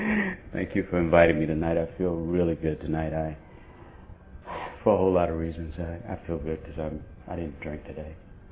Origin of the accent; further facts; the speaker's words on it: Miami, Florida, United States; I grew up in a section called Liberty City, not very well known for, you know, good living right now. But at the time I grew up in Liberty City in Miami